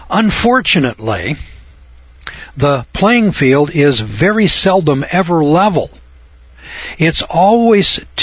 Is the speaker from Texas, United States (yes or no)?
no; Idaho, United States; Now, I was from Idaho, and in Idaho, we have a 30-day appellate rule